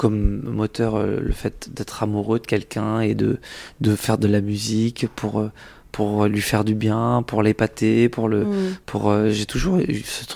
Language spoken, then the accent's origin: French; Échirolles, Auvergne-Rhône-Alpes, France; quand j'étais môme à Échirolles, on partait d'Échirolles, on allait au centre-ville à Grenoble